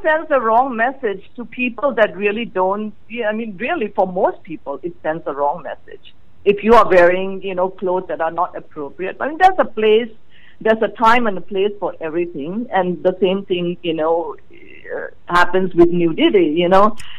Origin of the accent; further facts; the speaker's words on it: Thailand; English is a second language; now in United States; I was born and raised in Thailand, you know, and my parents have ateliers and showrooms.